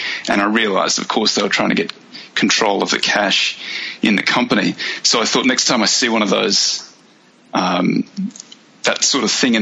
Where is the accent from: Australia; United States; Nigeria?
Australia; So I'm Australian. I grew up in a little country town in the Australian outback, studied law at college.